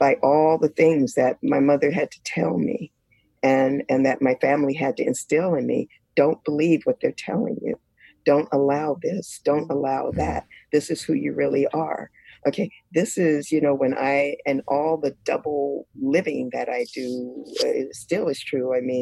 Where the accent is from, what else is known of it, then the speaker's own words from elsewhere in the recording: United States; as a Black woman growing up in America, with a very beautiful, loving family